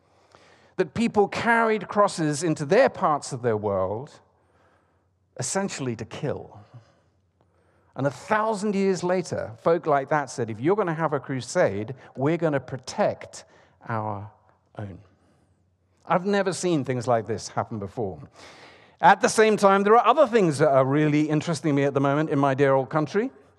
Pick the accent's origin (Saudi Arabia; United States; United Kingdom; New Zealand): United Kingdom; London; There! That's my home country. My home city, it's London, and it's a march carrying flags.